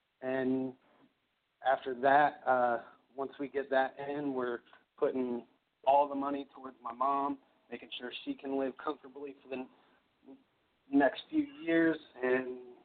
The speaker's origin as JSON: {"language": "English", "town": "Madison", "country": "United States", "lives_now": "Louisville, United States", "said": "I was originally from Madison, so when they were downtown, it wasn't that big of an issue to get there. But, you know, when I moved to Louisville, it was definitely a little bit, you know, tougher to get rides out"}